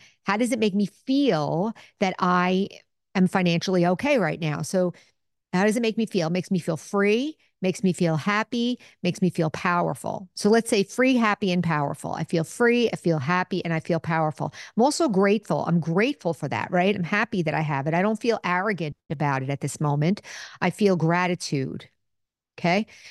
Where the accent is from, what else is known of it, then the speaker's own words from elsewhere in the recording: United States; because as an American, we enjoy a great fortune.